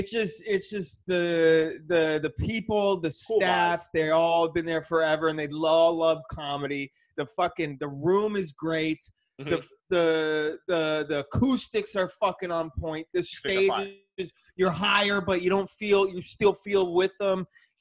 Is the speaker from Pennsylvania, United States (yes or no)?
yes; Pennsylvania, United States; now in San Francisco, United States; I mean, I grew up outside Philadelphia, so I kind of know the people